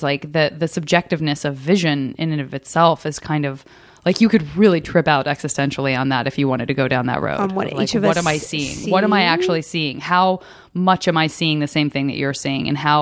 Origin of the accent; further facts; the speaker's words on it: Tucson, Arizona, United States; I'm from Tucson.